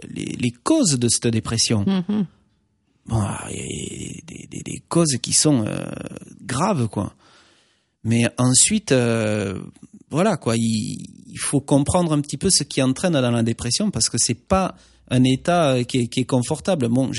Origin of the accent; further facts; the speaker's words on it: Occitanie, France; moved away; surtout quand on vient du Gers. Excuse-moi, mais bon, moi j'adore mon département, la vie est superbe, le département est très beau.